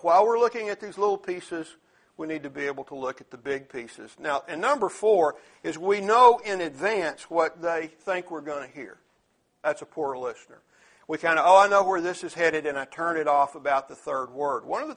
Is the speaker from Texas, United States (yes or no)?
yes; Dallas, Texas, United States; I was raised over in Lake Highlands, just off White Rock Lake, and got off early from Gaston High Junior High one day